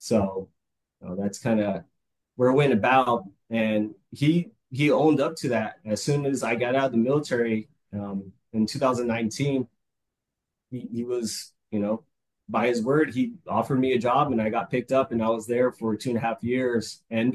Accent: California, United States; also born or lived in Sun City; So, like I said, I was born in Sun City, raised, my whole life in California.

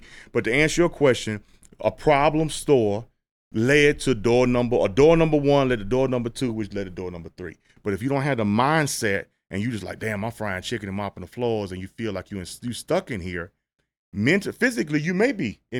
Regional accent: Tampa, Florida, United States; So we became friends, and he was from Vegas, and I'm from Tampa, Florida.

